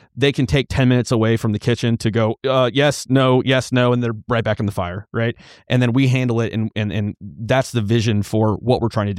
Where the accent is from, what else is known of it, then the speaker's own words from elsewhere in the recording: Kansas, United States; They offered me a job as a salary manager in close to my hometown in Kansas.